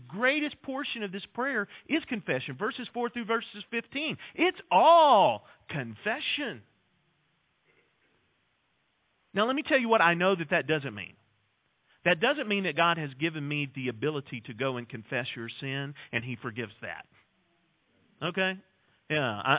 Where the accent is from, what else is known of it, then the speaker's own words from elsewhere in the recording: United States; and yet the United States of America is committing this sin, and as an American, I'm complicit in it.